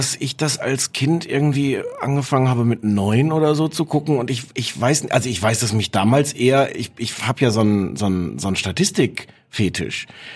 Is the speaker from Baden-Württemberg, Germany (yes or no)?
no; Osnabrück, Lower Saxony, Germany; weil ich komme aus Osnabrück, da hört man dann den NDR